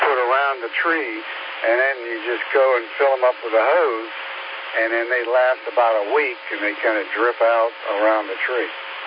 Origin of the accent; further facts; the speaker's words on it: Pittsburgh, Pennsylvania, United States; I grew up in Pittsburgh, which was a very good city to grow up in. I mean, it was really a great place.